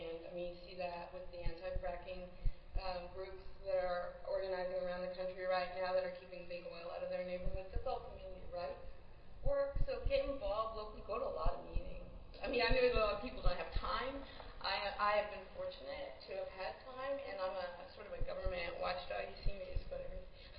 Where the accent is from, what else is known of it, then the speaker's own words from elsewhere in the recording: Canada; I grew up in Canada